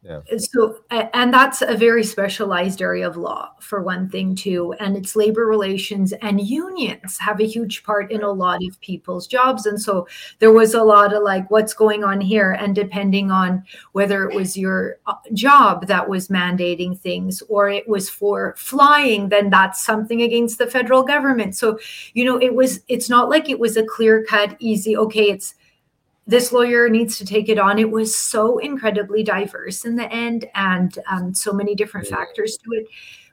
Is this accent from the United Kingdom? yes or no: no; Edmonton, Alberta, Canada; also born or lived in Ottawa; So I'm from Edmonton, Alberta, born and raised here in Edmonton, but have been in and out of Edmonton quite a bit. I actually went to law school in Ottawa.